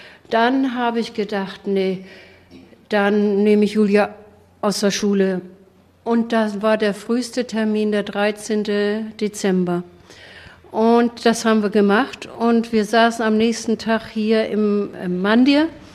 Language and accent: German; Southern Germany, Germany; ich komme aus Süddeutschland und wollte mich hier vorstellen.